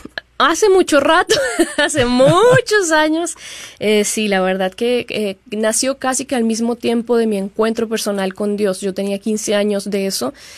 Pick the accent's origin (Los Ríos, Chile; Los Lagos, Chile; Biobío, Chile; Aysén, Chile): Los Lagos, Chile; Puerto Montt; also born or lived in Santiago; Ahí crecí, ahí viví, ahí comencé mi vida de fe. Yo nací en Santiago de Chile, en la capital, pero en realidad mi vida, mi historia comenzó en el sur de Chile, Puerto Montt.